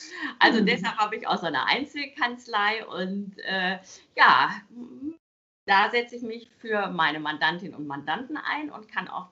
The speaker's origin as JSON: {"language": "German", "region": "North Rhine-Westphalia", "country": "Germany", "tie": "born or raised there", "said": "ich bin ja gebürtig aus dem Ruhrgebiet."}